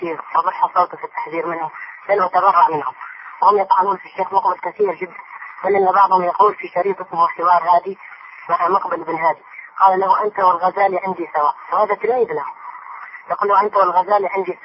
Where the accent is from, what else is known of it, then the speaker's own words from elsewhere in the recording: Hadhramaut, Yemen; رجل صوفي عندنا في حضرموت